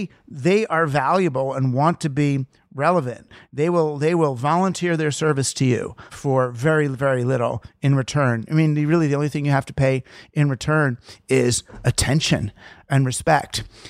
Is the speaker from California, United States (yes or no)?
no; New York, United States; I'm just one of those people, because I'm from New York, you know, I'm a stoop person.